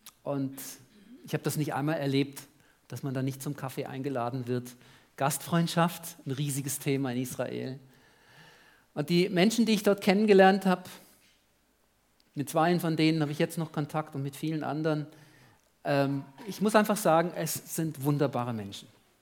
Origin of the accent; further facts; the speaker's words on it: Germany; now in Switzerland; Ich habe mich manchmal nicht getraut, mich als Deutscher auszugeben. Bin auch schon über 20 Jahre in der Schweiz. Dann darf man sagen, ich komme aus der Schweiz, oder?